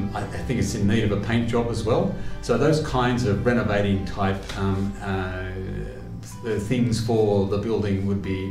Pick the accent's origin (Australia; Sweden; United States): Australia; I'm a GP from Australia, and I've been in Okavango now just a bit over 2 months